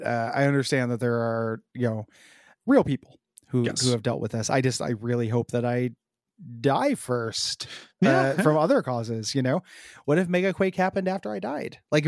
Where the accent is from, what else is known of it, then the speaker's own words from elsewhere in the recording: Tornado Alley, United States; I grew up in Tornado Alley.